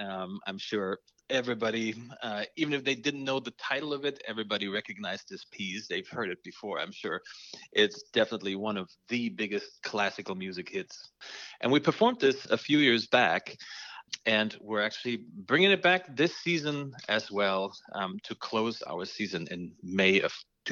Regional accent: Germany; now in United States; You know, for me, you know, as you say, I'm from Germany.

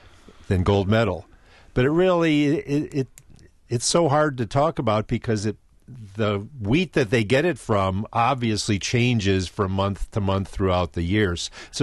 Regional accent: Wisconsin, United States; Oh, and I grew up outside of Milwaukee, so Golden Guernsey Dairy would have their cookbook, too.

